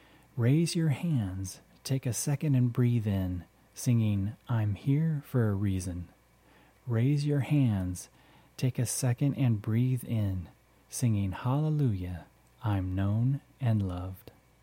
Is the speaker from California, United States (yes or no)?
yes; Encinitas, California, United States; That beach festival has been a local tradition here in my hometown of Encinitas for the last 16 years.